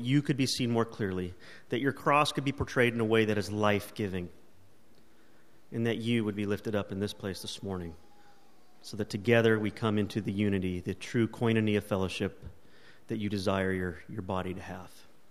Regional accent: California, United States; I am classically Californian in my sleep schedule.

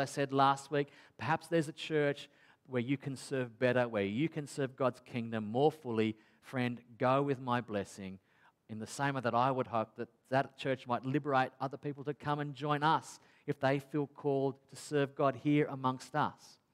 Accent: Australia; As an Aussie in 2021, how do we actually live out this thing we call the Sabbath today?

